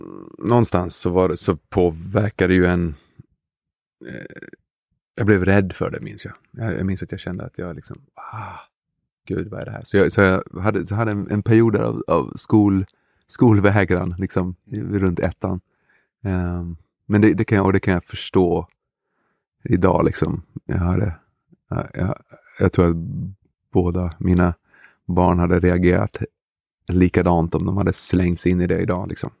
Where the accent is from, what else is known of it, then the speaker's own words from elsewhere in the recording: Lund, Skåne, Sweden; also born or lived in Malmö / United States; jag är född i Malmö och bodde i Malmö tills jag var 6 ungefär, eller Malmö Höllviken tills jag var 6 och sen så flyttade vi till USA och sen så flyttade jag till Lund.